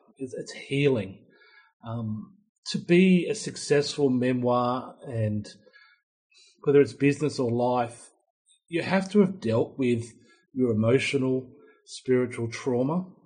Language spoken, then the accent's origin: English; Sydney, New South Wales, Australia; when I was a teenager, I grew up in Sydney's beaches. I used to go down to Maroubra Beach, which is a surfing beach close to where I used to live.